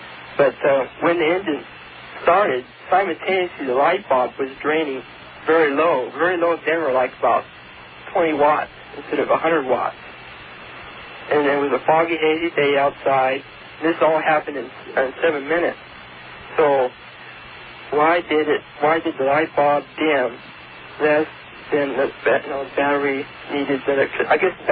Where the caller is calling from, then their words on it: California, United States; From Northern California.